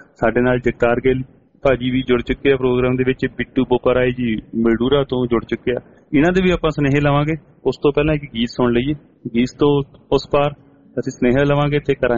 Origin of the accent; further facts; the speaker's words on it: Punjab, India; moved away; ਅਸੀਂ ਪੰਜਾਬ ਦੇ ਲੋਕ ਆ, ਪਿੰਡਾਂ ਰੂਲਰ ਕਿਹਾ ਜਾਂਦਾ ਨਾ ਪੰਜਾਬ ਨੂੰ